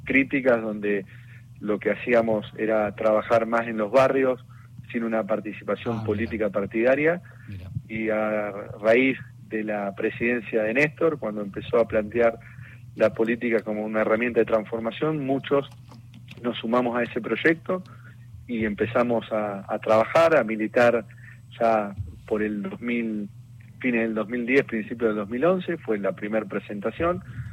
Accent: Mercedes, Buenos Aires Province, Argentina; born there; Sí, nacimos en Mercedes.

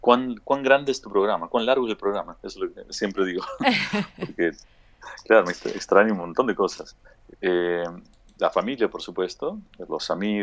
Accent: Córdoba, Argentina; now in Canada; Estoy en Canadá, sí, hace muchos años ya. Yo me fui de Argentina hace 32 años y estoy en Canadá hace 22 años.

